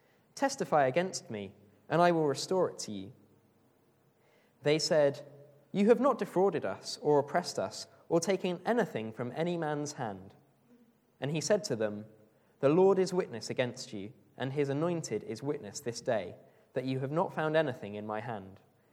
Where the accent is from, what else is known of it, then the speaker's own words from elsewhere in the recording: Bournemouth, South West England, United Kingdom; If you haven't met me before, I'm from Bournemouth.